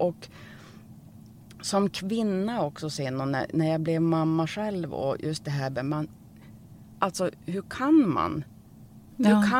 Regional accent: Norrland, Sweden; Men jag är ju från Norrland

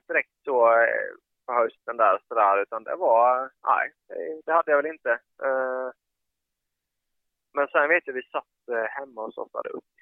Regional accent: Habo, Jönköping County, Sweden; och jag är uppvuxen i Habo, så vi kände varandra sedan innan.

